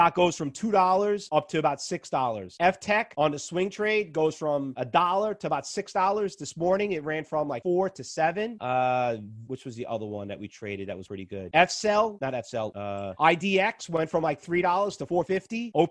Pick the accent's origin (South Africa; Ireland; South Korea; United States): United States; New York; born and raised in New York, we're really more stock traders.